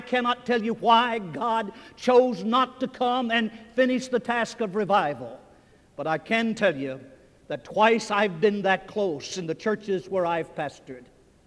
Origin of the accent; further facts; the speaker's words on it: West Virginia, United States; now in Florida, United States; When you're praying about going to New Hampshire or to West Virginia, my home state, don't forget Florida.